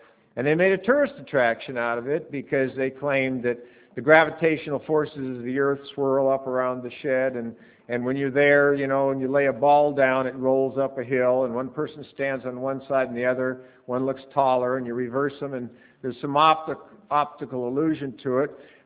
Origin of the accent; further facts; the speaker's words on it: Medford, Oregon, United States; Oregon is near where I grew up in Medford, or at least for a number of years in my life.